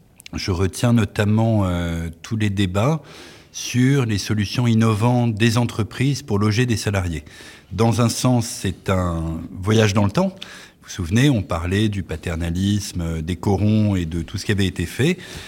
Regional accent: Brittany, France; c'est notre intérêt collectif en tant que Breton d'accueillir à la fois des salariés

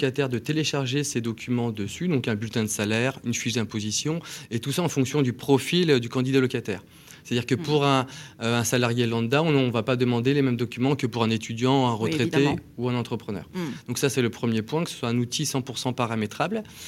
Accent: Toulouse, Occitanie, France; puisqu'on est Toulousain, on aurait dû le dire aussi

